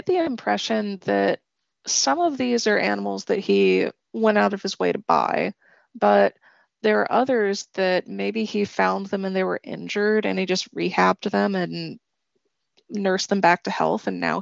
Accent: Virginia, United States; Like, growing up, I grew up in Virginia and I went to a pet store

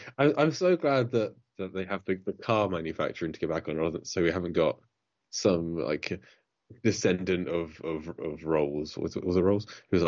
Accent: England, United Kingdom; I'm English

